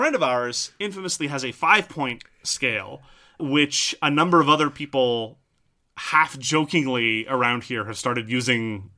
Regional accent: French Canada, Canada; I'm from French Canada.

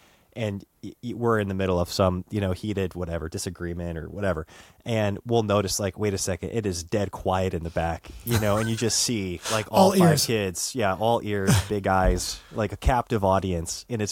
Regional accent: Centralia, Washington, United States; also born or lived in Bend; we moved back to my hometown in Centralia, Washington, because I was going to work with my father in his real estate business.

